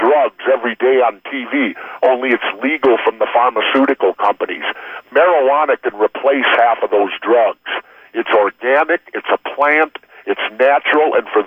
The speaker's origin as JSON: {"language": "English", "region": "Minnesota", "country": "United States", "tie": "born or raised there", "said": "He grew up in my home state."}